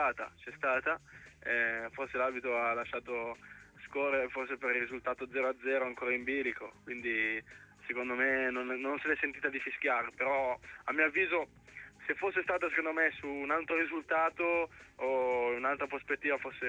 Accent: Liguria, Italy; Io ligure seguivo anche da qualche anno fa la primavera.

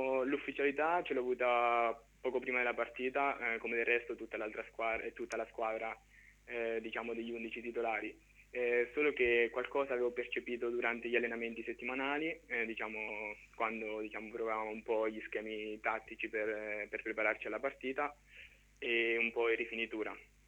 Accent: Corridonia, Marche, Italy; sono un ragazzo di 17 anni di Corridonia e quando ero piccolo ho iniziato le giovanili con la squadra del mio paese

